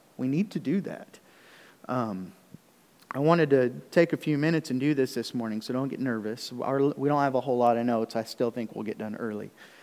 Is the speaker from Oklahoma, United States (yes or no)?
yes; Oklahoma City, Oklahoma, United States; I grew up in the Oklahoma City metro area, you know, million people in the, you know, just a lot of people, and so nobody really knows each other.